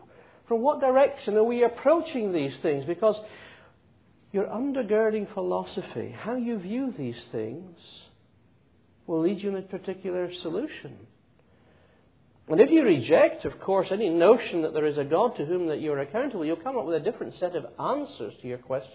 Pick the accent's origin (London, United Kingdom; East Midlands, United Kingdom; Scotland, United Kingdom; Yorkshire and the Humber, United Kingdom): Scotland, United Kingdom; Well, I'm Scottish.